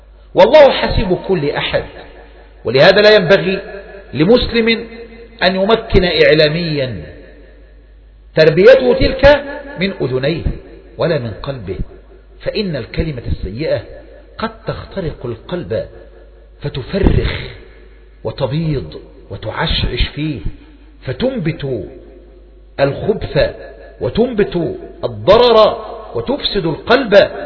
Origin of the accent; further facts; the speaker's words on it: Egypt; لا سيما بلدنا مصر بخاصة